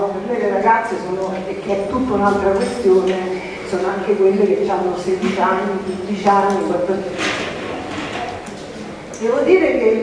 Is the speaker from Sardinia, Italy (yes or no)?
no; Rome, Lazio, Italy; Io sono di Roma